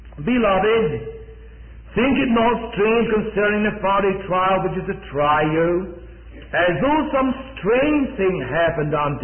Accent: Scotland, United Kingdom; moved away as an adult; also born or lived in Stafford, England; I was born in Stafford, England. The age of 18 months, my mother took me back to Scotland, and from then I was brought up in Scotland. My parents are both Scottish.

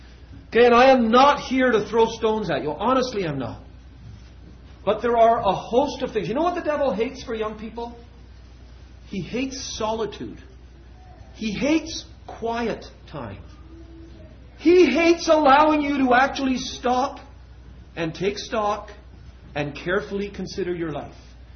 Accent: Trinidad & Tobago; When I was a boy, we grew up in Trinidad. And when my parents lived in a little village called Orangefield Road

